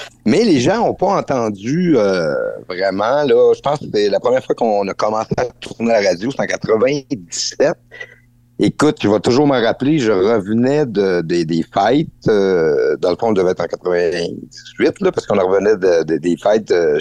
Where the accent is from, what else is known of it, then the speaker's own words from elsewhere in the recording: Val-d'Or, Quebec, Canada; Ben écoute, je suis présentement dans ma ville natale.